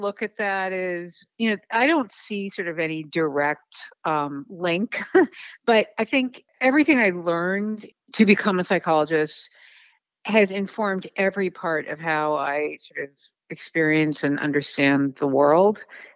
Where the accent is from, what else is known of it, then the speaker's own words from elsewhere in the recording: Chicago, Illinois, United States; moved away as an adult; now in New York, United States; I honestly I do think of myself as a Chicagoan, but I've been in New York my entire adult life since I was 18.